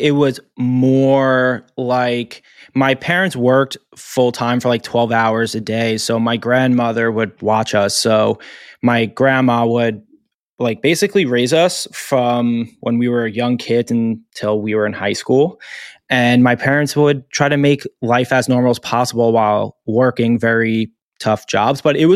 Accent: Long Island, New York, United States; I'm on Long Island. My whole family's from Long Island. I grew up on Long Island. I travel like around, obviously, to a few places, but my home base, I always tell people, is New York, Long Island.

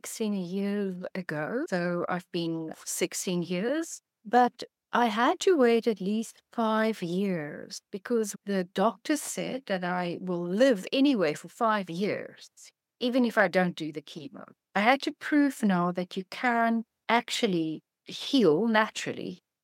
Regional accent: South Africa; Now, remember, I'm from South Africa. It's a small country.

